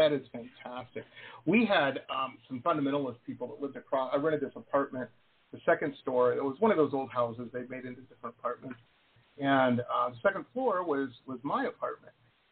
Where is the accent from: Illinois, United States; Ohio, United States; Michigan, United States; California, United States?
Michigan, United States; Detroit; I grew up in Detroit, Michigan, and one of the places I could afford, it wasn't a bad place, it wasn't the hood, was a suburb of Detroit called Dearborn.